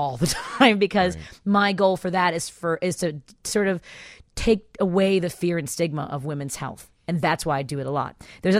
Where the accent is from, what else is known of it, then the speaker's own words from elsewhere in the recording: Chicago, Illinois, United States; I'm Irish and Mexican. I talk about my growing up in Chicago and my neighborhood.